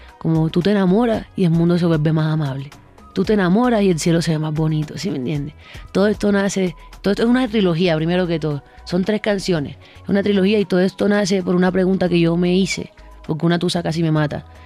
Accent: Montería, Córdoba, Colombia; Soy de Montería, Córdoba. Tengo 23 años. Hago música.

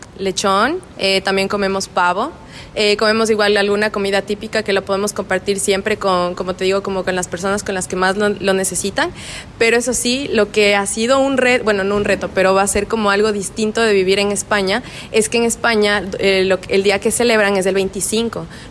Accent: Ambato, Tungurahua, Ecuador; igual en mi ciudad, que yo soy de Ambato, tenemos una feria local que siempre hacemos todos los años

